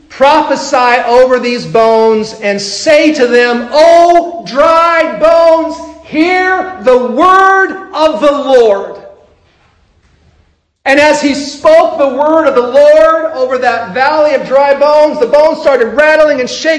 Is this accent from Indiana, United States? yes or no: yes; Indiana, United States; I'm from Indiana. Basketball's big in Indiana.